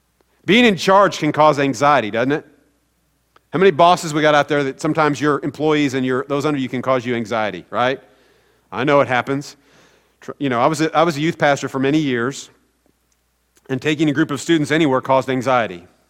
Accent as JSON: {"language": "English", "region": "Missouri", "country": "United States", "said": "I am from Missouri. So, you know, I'm a little stubborn."}